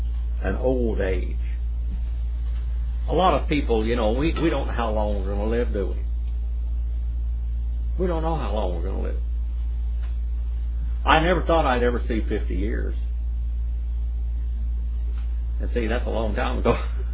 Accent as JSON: {"language": "English", "country": "United States", "said": "Now, I'm American Indian. And for about 400 years, our people were extremely persecuted in this land."}